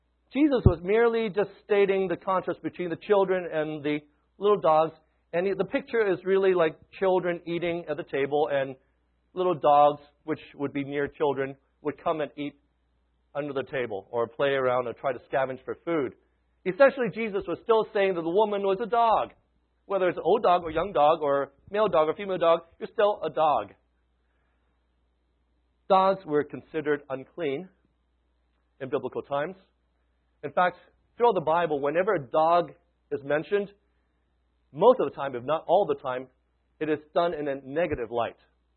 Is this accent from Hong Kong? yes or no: yes; Hong Kong; When I was growing up in Hong Kong, we had all these dogs running around.